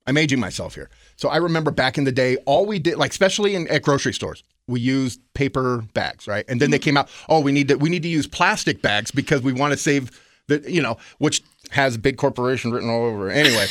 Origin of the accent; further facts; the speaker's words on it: Oregon, United States; I grew up in Crater Lake's background, in the backyard of Crater Lake.